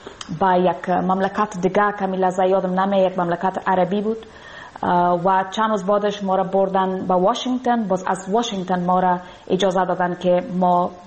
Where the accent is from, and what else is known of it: Afghanistan; moved away